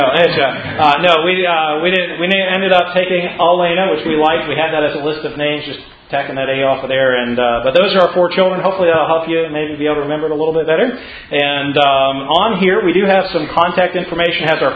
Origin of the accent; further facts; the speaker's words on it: Pennsylvania, United States; but we are from Pennsylvania, and we appreciate the opportunity that we've had to be able to be at Tri-State and now to be able to be here at Pine Island.